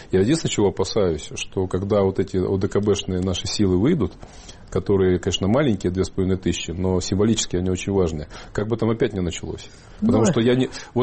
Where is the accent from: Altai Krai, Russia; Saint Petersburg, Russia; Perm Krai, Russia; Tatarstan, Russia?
Altai Krai, Russia; born there; я сам из Сибири, с Алтая, и я родился в 30 километрах от казахстанской границы.